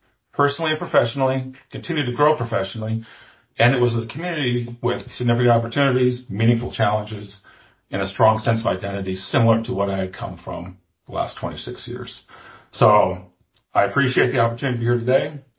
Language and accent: English; Fairbanks, Alaska, United States; I was born and raised in Fairbanks. Except for my college years, I've spent my life living and working in Alaska communities.